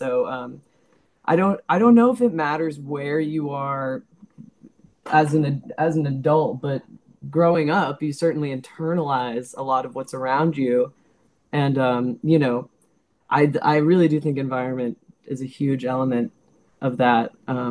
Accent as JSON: {"language": "English", "town": "Los Angeles", "region": "California", "country": "United States", "tie": "born or raised there", "said": "I grew up in Los Angeles, yeah."}